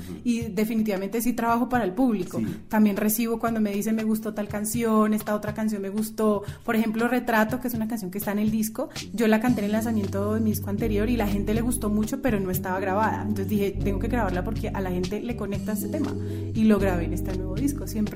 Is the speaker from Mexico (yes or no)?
no; Taganga, Magdalena, Colombia; also born or lived in Cali / Medellín; Yo soy del interior, pero me crié en diferentes partes de Colombia porque mis papás viajaban mucho, entonces yo me crié en Taganga.